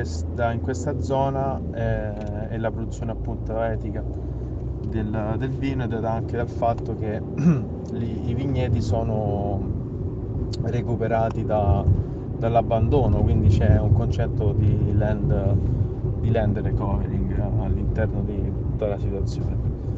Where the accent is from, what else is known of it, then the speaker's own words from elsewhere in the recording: Rome, Lazio, Italy; born there; now in Pisa, Italy; sono nato a Roma e adesso vivo in Toscana, precisamente a Pisa